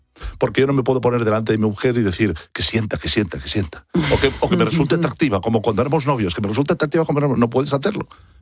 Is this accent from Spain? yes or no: yes; Catalonia, Spain; soy catalán y en catalán celebramos más San Jordi.